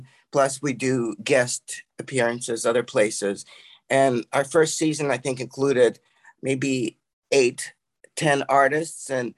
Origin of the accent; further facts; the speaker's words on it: New York City, New York, United States; I grew up in New York City, riding the A train. I went to high school of performing arts and went to Juilliard.